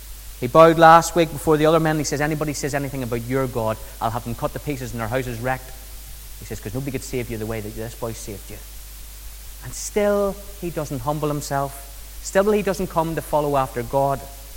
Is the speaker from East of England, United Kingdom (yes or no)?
no; Lisburn, Northern Ireland, United Kingdom; We came from Lisburn, a town of maybe 100,000. You went to a small town of 20,000, very rural.